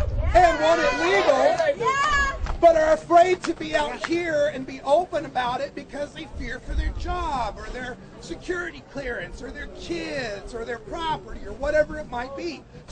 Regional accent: Oregon, United States; In my home state of Oregon, we had to fight all the way to the Supreme Court to allow medical marijuana patients to merely have a concealed weapons permit.

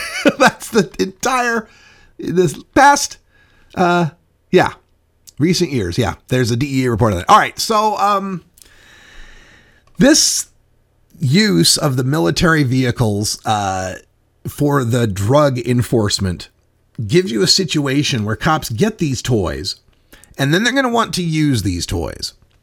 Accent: Oregon, United States; Here's the one from Polk County, Oregon, here in my home state of Oregon.

